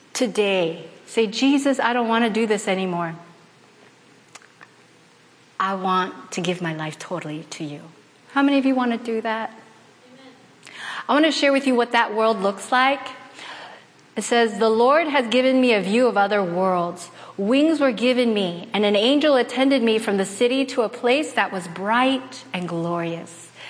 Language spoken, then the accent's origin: English; South Korea; I'm from the Korean culture, and we're like, but that's not Korean food.